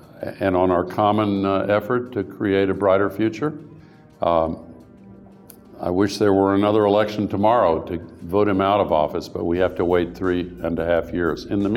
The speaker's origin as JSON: {"language": "English", "country": "United States", "said": "As an American, I certainly did not vote for Donald Trump."}